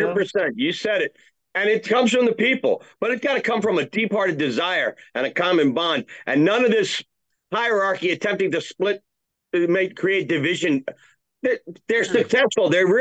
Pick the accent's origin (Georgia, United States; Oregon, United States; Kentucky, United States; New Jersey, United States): New Jersey, United States; You know, it's funny. I grew up in New Jersey